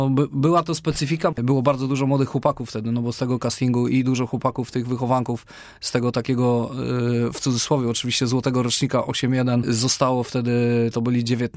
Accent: Poznań, Greater Poland Voivodeship, Poland; Pochodzę z dzielnicy Dębiec

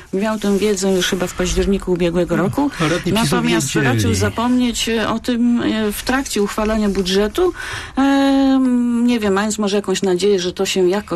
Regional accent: Poznań, Greater Poland Voivodeship, Poland; Czy my w ogóle jako poznaniacy mamy z niego jakąś korzyść oprócz tych kilku meczy?

